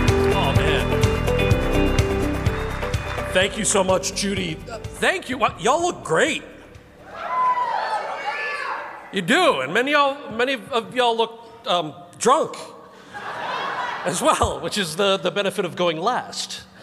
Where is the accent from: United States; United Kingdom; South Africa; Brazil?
United States; New Jersey; I grew up in New Jersey. All right. As the American-born son of Indian immigrants.